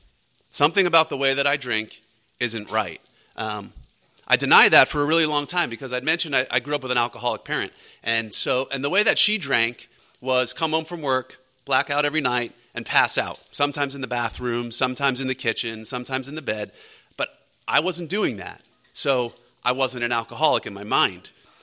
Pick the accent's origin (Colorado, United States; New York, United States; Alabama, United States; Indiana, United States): New York, United States; And I grew up in New York, and so things were pretty accessible to us then.